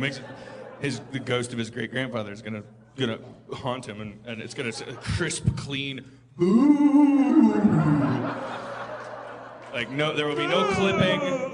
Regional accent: Wisconsin, United States; I'm from Wisconsin, Jeff, where grandpas are known as Uncle Homos.

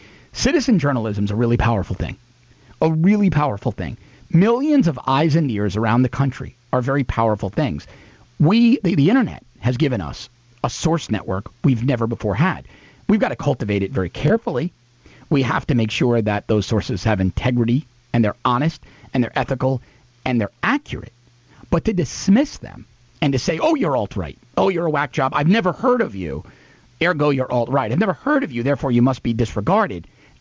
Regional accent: Queens, New York, United States; I sort of had the Trump to English dictionary growing up in Queens, New York.

